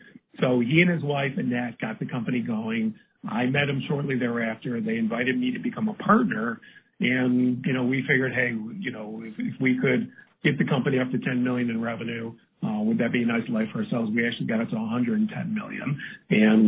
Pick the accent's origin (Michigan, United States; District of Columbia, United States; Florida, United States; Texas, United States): Michigan, United States; So we're, you know, the previous chapter of my life, we are from Michigan.